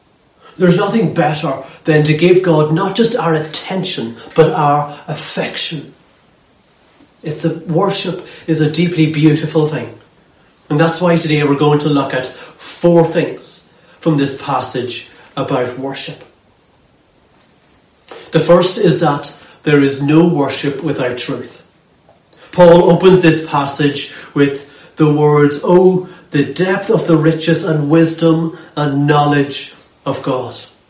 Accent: Ulster, Ireland; now in Lurgan, United Kingdom; I'm the minister in St John's Church in Lurgan, and I'm originally from Cavan, so I'm kind of one of those kind of weird hybrids that I'm a European and also an Ulsterman

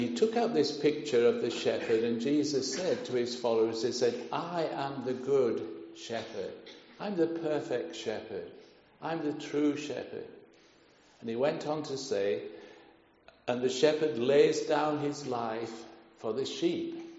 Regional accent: Yorkshire and the Humber, United Kingdom; Where I grew up in Yorkshire, we like to play Crown Green Bowls.

